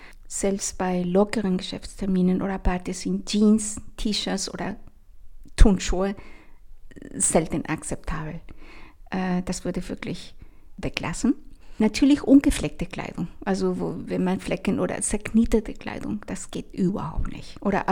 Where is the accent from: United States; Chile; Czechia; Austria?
Chile; Also Farben werden zum Beispiel in meiner Heimat Chile die eher dunkleren Farben bevorzugt.